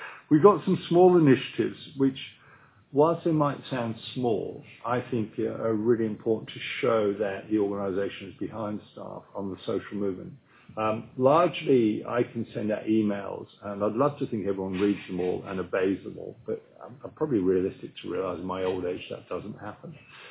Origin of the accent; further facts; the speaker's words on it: England, United Kingdom; my accent is not local. I come from England, which is a much colder climate. I've got a thatched house there